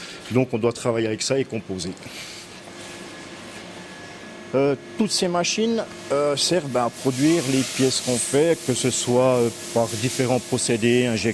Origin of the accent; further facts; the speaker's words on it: Jura, Switzerland; donc moi, je viens de d'Ajoie.